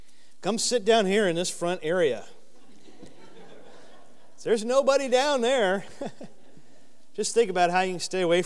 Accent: Florida, United States; When I was a kid in my neighborhood growing up in Florida, I had one friend who was a year older than me, lived across the street

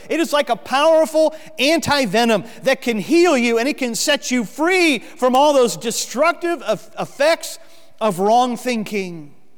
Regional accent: Florida, United States; So as a little boy growing up in Central Florida, I had a lot of up-close and personal experience with cockroaches.

